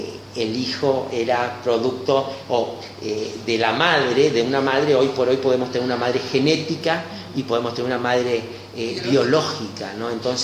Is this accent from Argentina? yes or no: yes; Posadas, Misiones, Argentina; also born or lived in Santo Pipó / Buenos Aires; yo nací en Santo Pipó, de chiquito nos fuimos a vivir con la familia a Buenos Aires, comienzo la primaria, volvemos aquí a Posadas